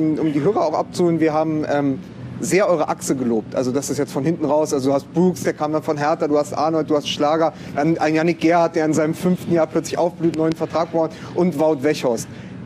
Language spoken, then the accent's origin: German; Berlin, Germany; Ich komme aus West-Berlin.